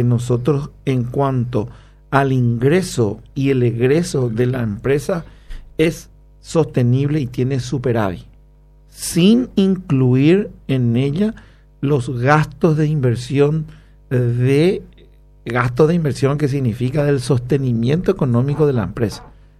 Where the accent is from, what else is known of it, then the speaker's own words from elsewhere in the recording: Paraguay; soy paraguayo